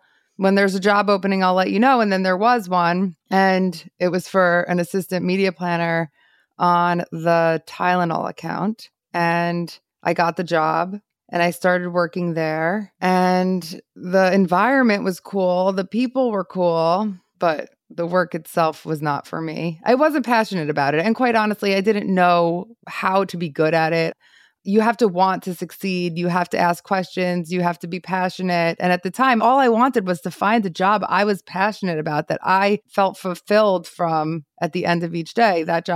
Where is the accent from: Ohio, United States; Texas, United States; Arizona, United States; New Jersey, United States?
New Jersey, United States; I grew up in Bergen County, New Jersey. Manhattan is my city.